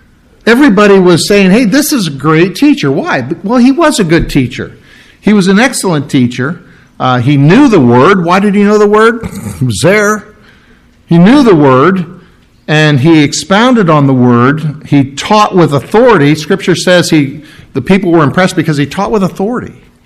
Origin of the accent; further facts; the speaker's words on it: Bonaparte, Iowa, United States; I tell people when I go to Iowa City, when we go to Minnesota or something, "Yeah, I'm from Bonaparte." "Bonaparte, where's that?" "Iowa, where's that?"